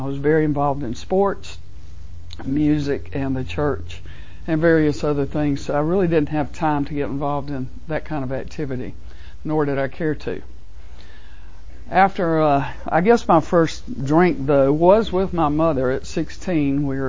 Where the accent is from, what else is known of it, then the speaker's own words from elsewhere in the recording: California, United States; born there; So I was born in California. Only stayed there for a year and a half.